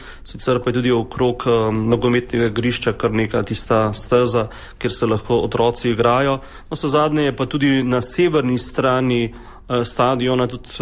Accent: Maribor, Drava, Slovenia; Zdaj, kot Mariborčan, lahko rečem

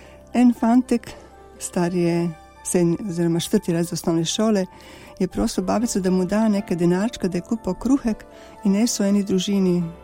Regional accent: Sokobanja, Zaječar District, Serbia; now in Slovenia; da prihajam iz Sokobanje, ki je zelo lepa.

